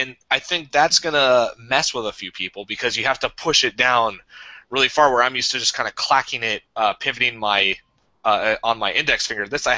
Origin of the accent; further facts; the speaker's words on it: Atlanta, Georgia, United States; I grew up in Atlanta, which is very city oriented, so I never had like a BB gun or anything like that.